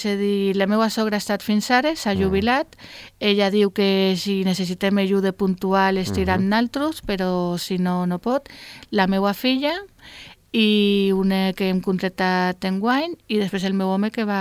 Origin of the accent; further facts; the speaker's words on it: Ibiza, Balearic Islands, Spain; moved away as an adult; now in Formentera, Spain; jo soc eivissenca